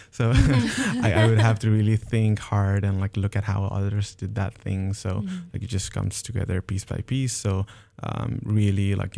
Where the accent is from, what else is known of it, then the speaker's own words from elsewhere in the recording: Nepal; so when I was back in Nepal, I'm originally from Nepal.